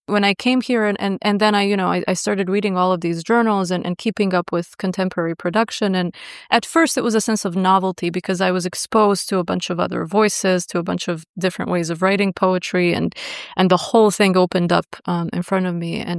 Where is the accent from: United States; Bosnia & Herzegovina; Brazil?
Bosnia & Herzegovina; the fact that I'm a woman or a lesbian and I come from Bosnia